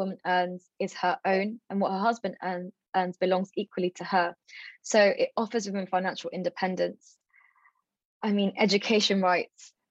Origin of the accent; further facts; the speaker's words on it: London, United Kingdom; I was born in London. I'm, you know, a Londoner.